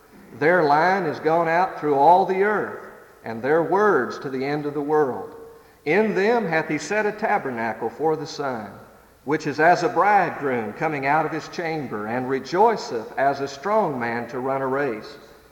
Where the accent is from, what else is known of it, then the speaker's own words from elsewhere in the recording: Tennessee, United States; I am from Tennessee originally, and it's not that I just don't like Alabama and their football team.